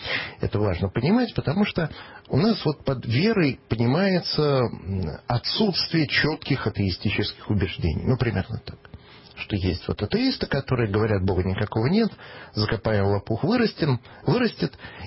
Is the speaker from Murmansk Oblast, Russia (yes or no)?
yes; Severomorsk, Murmansk Oblast, Russia; когда я рос в Североморске, Мурманской области